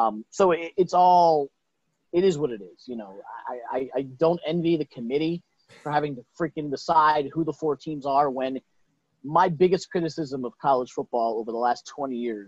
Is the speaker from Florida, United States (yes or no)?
yes; Miami, Florida, United States; But yeah, born and raised in Miami, went to University of Florida